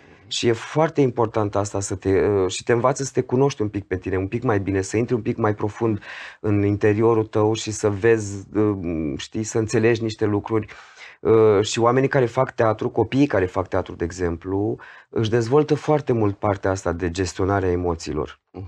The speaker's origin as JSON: {"language": "Romanian", "town": "Iași", "region": "Iași County", "country": "Romania", "said": "Eu sunt din Iași"}